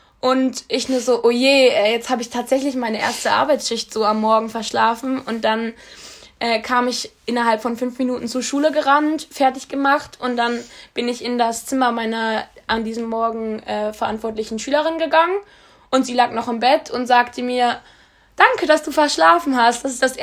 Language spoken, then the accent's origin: German; Essen, North Rhine-Westphalia, Germany; also ich komme aus Essen, ist ja auch eine Großstadt und ich war immer gewohnt, viel Trubel zu haben.